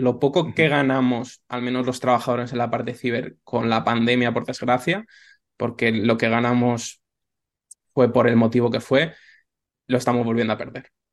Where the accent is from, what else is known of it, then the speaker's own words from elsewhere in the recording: Albacete, Castilla-La Mancha, Spain; yo también porque soy procedente de Albacete y en Albacete somos los que somos